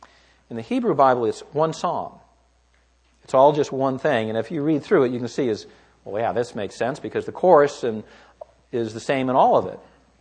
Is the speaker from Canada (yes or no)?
no; California, United States; I grew up in California. I understand the deserts.